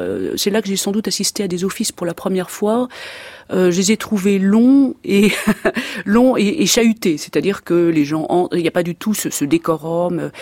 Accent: France; Pour une femme, en tant que Française, en tant que, en l'occurrence, catholique

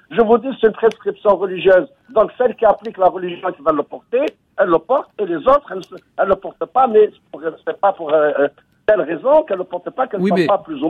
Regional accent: France; Nous sommes des Français, des citoyens français, nous respectons les lois de la République, nous voulons vivre en paix.

